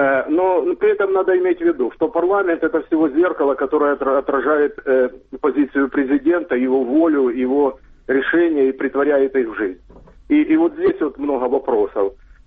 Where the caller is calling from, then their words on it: Dnipro, Dnipropetrovsk Oblast, Ukraine; Дніпропетровськ.